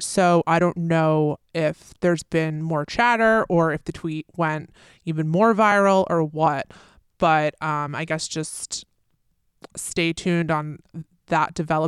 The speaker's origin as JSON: {"language": "English", "town": "New York City", "region": "New York", "country": "United States", "tie": "born or raised there", "said": "this is in honor of … playing at Madison Square Garden in New York City, my hometown, the past two nights."}